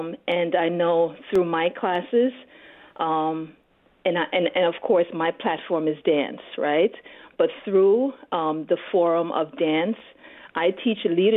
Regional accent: Jamaica; Again, we're from the Caribbean. I'm Jamaican. So, you know, we have a big family.

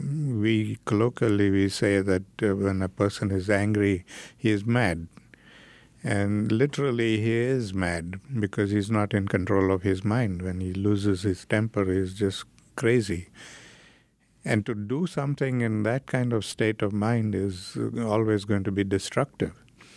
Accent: South Africa; I grew up in South Africa, where I suffered a lot of prejudice because of the color of my skin.

